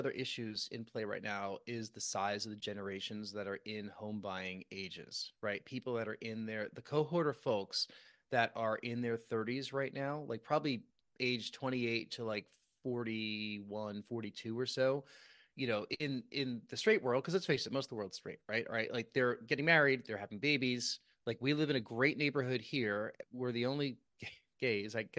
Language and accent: English; New York, United States; my parents are in the same house I grew up in outside New York City